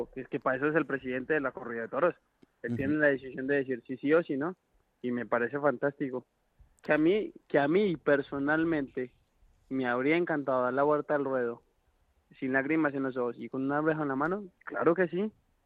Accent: Mexico; Sabían en México que yo estaba otra vez funcionando y que me estaba jugando la vida. Sabían en mi país que había un torero de su país que estaba en España jugándose la vida

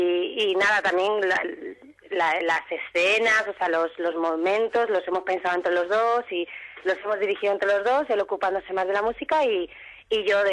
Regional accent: Spain; Raúl y yo los dos somos españoles

